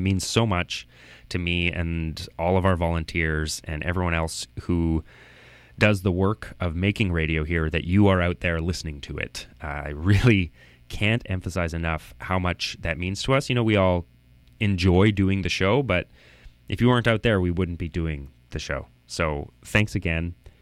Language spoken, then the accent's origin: English; Canmore, Alberta, Canada; Yeah, I grew up in Canmore, which is sort of between Banff and Calgary.